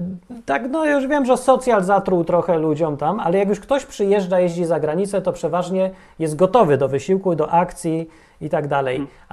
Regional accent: Kraków, Lesser Poland, Poland; Ja mieszkałem w Krakowie, urodziłem się w Krakowie, podobno. Nie wiem, tak mi mówili. Nagrań nie ma, ale zakładam, że to prawda i wychowałem się w Krakowie i to miasto jest okropne do mieszkania, śmierdzi, ciasne

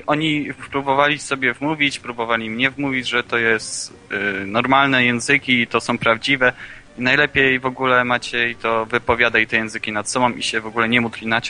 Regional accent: Szczecin, West Pomeranian Voivodeship, Poland; Ja jestem z Wolnego Miasta Szczecin.

